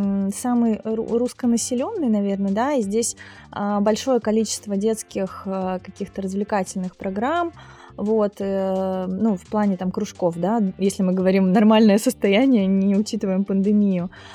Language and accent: Russian; Moscow, Russia; now in Budva, Montenegro; Я из Москвы.